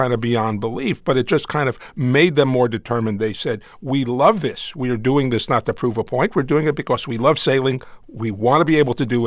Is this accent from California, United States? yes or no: no; Brooklyn, New York, United States; Yeah, well, you know, I grew up in Brooklyn. You know, yachting is not in my past